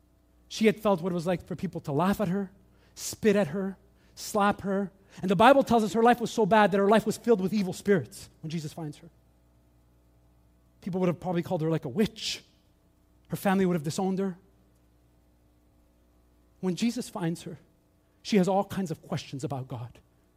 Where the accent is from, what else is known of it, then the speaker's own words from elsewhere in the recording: St. Louis, Missouri, United States; I grew up in St. Louis, if you're from St. Louis, we love you, okay.